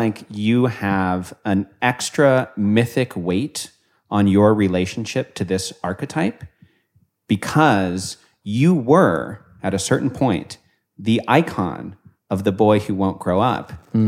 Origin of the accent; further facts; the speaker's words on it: San Francisco, California, United States; We say Peter Pan complex in my hometown of San Francisco.